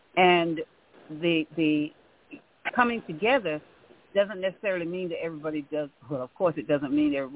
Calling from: Pompano Beach, Florida, United States; I'm calling from St. Petersburg, Pompano, Florida, still in Florida.

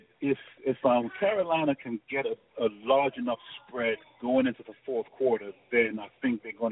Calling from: Lagos, Nigeria; I'm calling from Lagos, Nigeria, live and direct.

